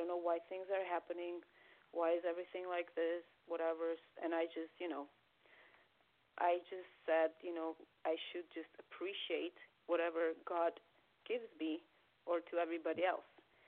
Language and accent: English; Armenia; Well, I grew up in Armenia, actually